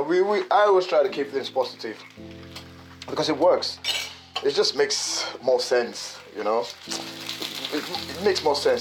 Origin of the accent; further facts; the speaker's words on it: Nigeria; moved away; I really don't live in Nigeria, but I live outside of Nigeria. And I am a Nigerian, so I am one of those Nigerians in diaspora